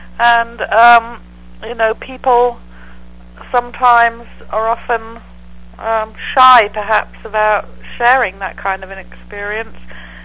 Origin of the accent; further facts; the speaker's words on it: England, United Kingdom; now in California, United States; I'm actually from England.